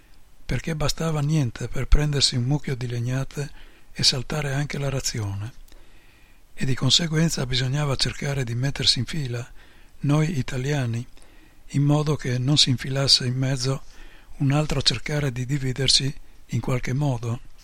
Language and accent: Italian; Piedmont, Italy; Ma noi tra di noi parlavamo il nostro dialetto bello e asciutto, il piemontese